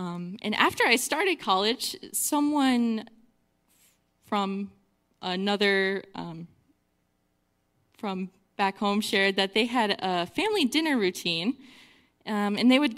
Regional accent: Rochester, New York, United States; now in Potsdam, United States; I grew up in the Rochester area

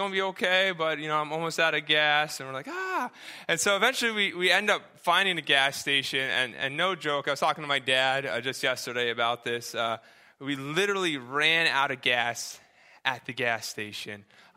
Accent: Connecticut, United States; Bluey, this is a car I grew up with in Connecticut. It was made the same year I was born, so you can kind of date me there.

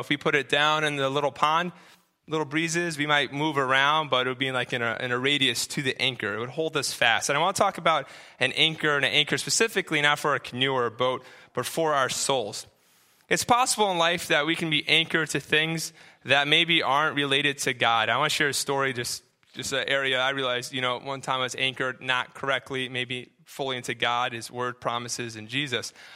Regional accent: New Hampshire, United States; This is a picture of when I grew up in New Hampshire. This is a pond. My family's really blessed to live on this really cool pond, and this is right off my parents' backyard.

